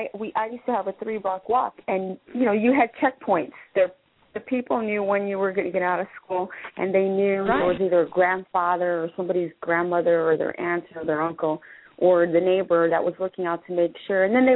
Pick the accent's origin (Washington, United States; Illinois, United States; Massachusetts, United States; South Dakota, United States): Illinois, United States; Chicago; I'm from South Chicago, and there was a trend where the folks from Cabrini Green were moved